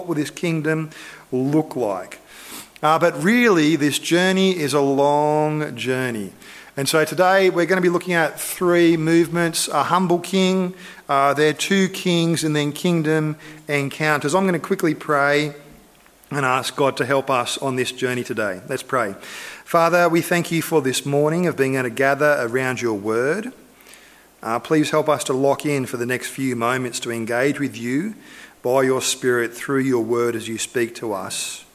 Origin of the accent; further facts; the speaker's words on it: Australia; Oh, we're from Australia.